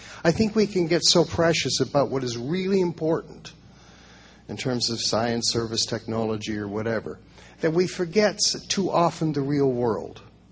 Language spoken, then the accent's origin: English; Toronto, Ontario, Canada; I come from Toronto, so universally I'm hated across Canada.